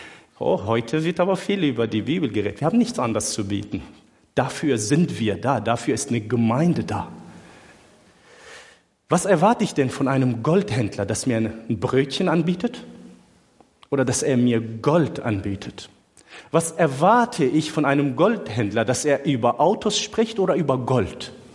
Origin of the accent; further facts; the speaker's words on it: Syria; first language Arabic; German is a second language; now in Germany; Ich bin gebürtiger Syrer, dort geboren und aufgewachsen, vor einigen Jahren nach Deutschland gekommen. Gehöre nicht zur Flüchtlingswelle. Ich bin ein bisschen länger vorher nach Deutschland gekommen. Bin aber Aramäer. Ich bin kein Araber, aber ich bin mit der arabischen Sprache aufgewachsen